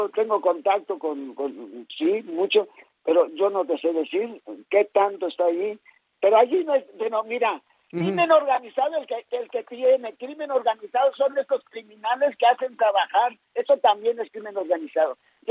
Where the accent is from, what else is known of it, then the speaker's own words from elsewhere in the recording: Mexico; Pues que tenemos, los mexicanos tenemos que ponernos las pilas